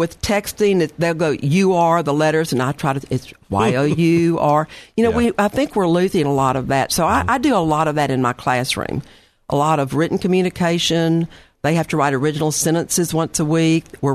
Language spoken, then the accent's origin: English; the South, United States; because I am from the South, I think it's important to write thank you notes.